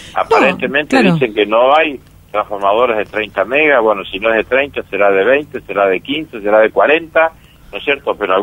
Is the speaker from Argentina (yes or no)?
yes; Corrientes, Argentina; seremos correntinos, seremos virasoleños, pero también somos argentinos.